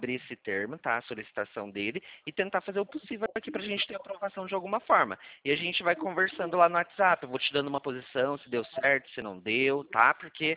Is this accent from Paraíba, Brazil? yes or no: no; São Paulo, Brazil; Não, eu sou do Estado de São Paulo.